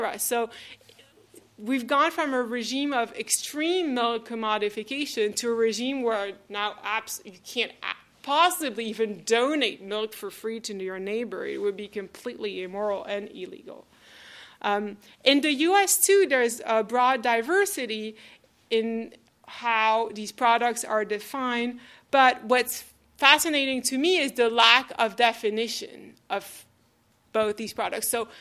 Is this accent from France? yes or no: yes; France; English is a second language; France, my home country, has a particularly extreme version of this European approach